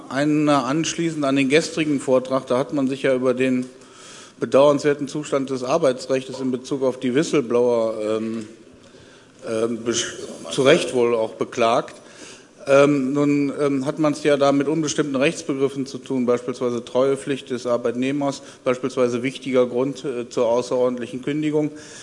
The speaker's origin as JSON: {"language": "German", "region": "North Rhine-Westphalia", "country": "Germany", "said": "ich bin aus Nordrhein-Westfalen"}